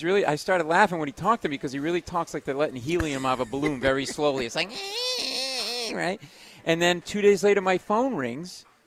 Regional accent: Providence, Rhode Island, United States; I grew up in Providence. My parents had a small mom-and-pop furniture store.

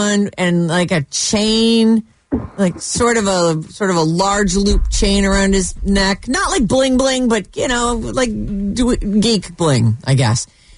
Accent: East Coast, United States; growing up on the East Coast, like, after everyone, we'd eat dinner at 1 o'clock at my grandmother's house

